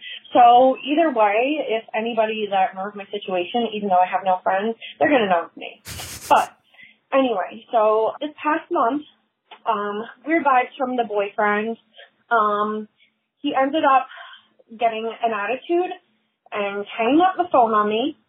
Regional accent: Long Island, New York, United States; I'm from Long Island, New York. I just have one around here

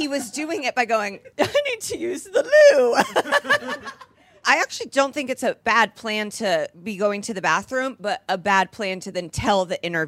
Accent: Indiana, United States; So obviously kicking off in my home state of Indiana.

